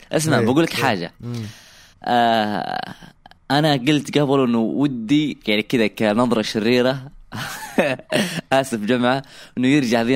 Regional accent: Saudi Arabia; لنا كسعوديين

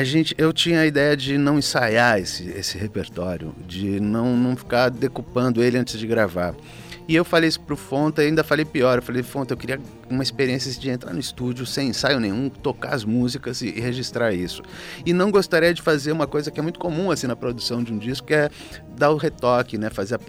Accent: São Paulo, Brazil; Porque eu venho de uma família mineira. Eu fui criado metade em São Paulo, metade no sítio, né?

